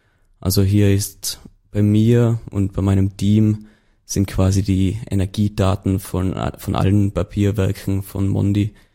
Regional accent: Tyrol, Austria; Also wie man vielleicht unschwer in dem Laufe der Folge auch hören wird, komme ich aus Tirol.

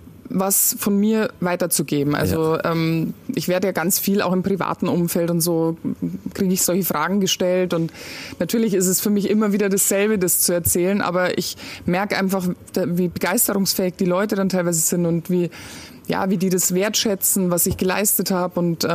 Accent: Garmisch-Partenkirchen, Bavaria, Germany; für mein erstes Weltcuprennen, was ich nämlich dann im Alter von 16 Jahren in Garmisch in meiner Heimat gefahren bin.

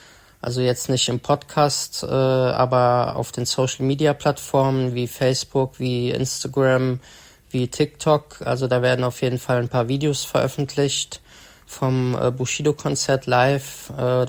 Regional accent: Bonn, North Rhine-Westphalia, Germany; hier in Bonn, in meiner Heimatstadt

